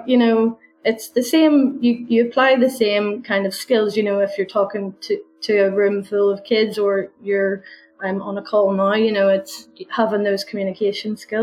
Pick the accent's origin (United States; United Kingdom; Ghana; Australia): United Kingdom; Belfast, Northern Ireland; accent: Belfast; my Belfast accent is still there a wee bit.